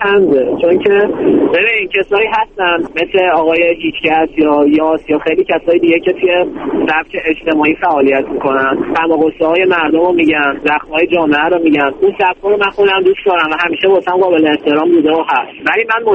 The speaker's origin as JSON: {"language": "Persian", "region": "Isfahan", "country": "Iran", "tie": "born or raised there", "said": "من روی شهرم که اصفهان هست خیلی تعصب دارم و شهرمو دوست دارم. همیشه هم افتخار کردم که بچه اصفهان هستم."}